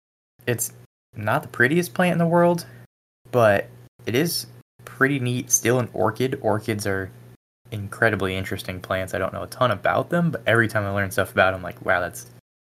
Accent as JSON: {"language": "English", "region": "Arizona", "country": "United States", "tie": "born or raised there", "said": "And this time we're coming to my hometown. We're doing Arizona, if you couldn't tell by the thumbnail and title."}